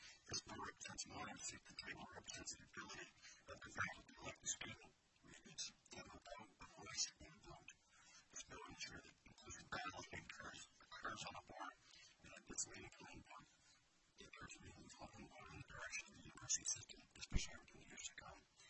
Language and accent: English; Fairbanks, Alaska, United States; My hometown of Fairbanks included a great number of physicians on their hospital board